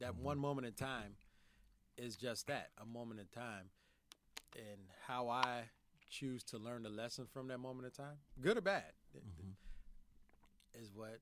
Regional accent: Chicago, Illinois, United States; Born and raised in Chicago. Grew up on the South Side. Dearborn Home Projects. Three brothers and a sister. Single mom.

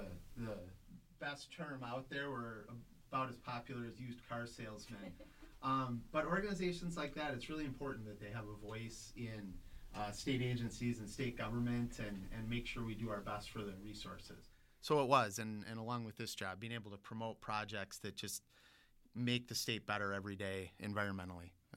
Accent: Rio, Wisconsin, United States; one of the great benefits growing up in Ryo was the environment around it.

